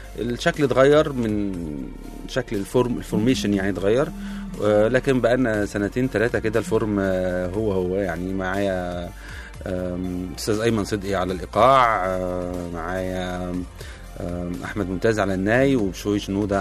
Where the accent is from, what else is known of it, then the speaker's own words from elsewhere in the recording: Egypt; إحنا نبقى مصريين